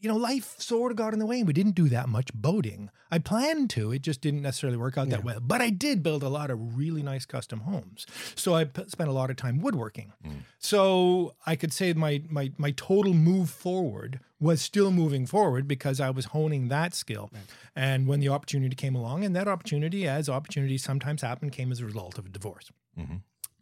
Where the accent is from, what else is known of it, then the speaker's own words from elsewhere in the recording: Montreal, Quebec, Canada; And I grew up in Montreal.